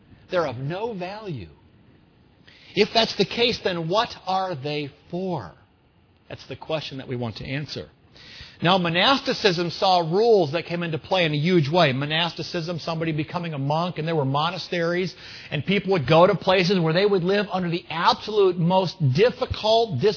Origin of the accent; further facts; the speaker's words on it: Pennsylvania, United States; born there; In Pennsylvania, I was born in Pennsylvania